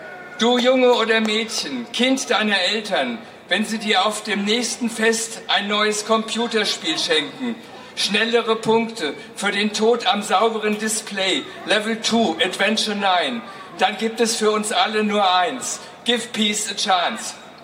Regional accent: Essen, North Rhine-Westphalia, Germany; Ich bin Essener

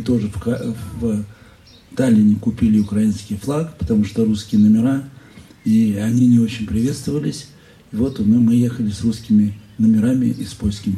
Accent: Paris, Île-de-France, France; я много живу в Париже, детство провел в Париже, поэтому у меня две души. Есть русская душа и французская.

